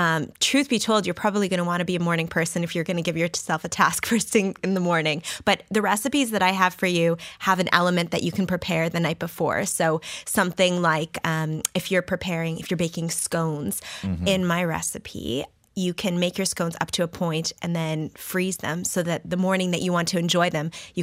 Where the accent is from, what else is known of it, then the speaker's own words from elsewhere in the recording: Canada; I'm from Canada, just to be clear.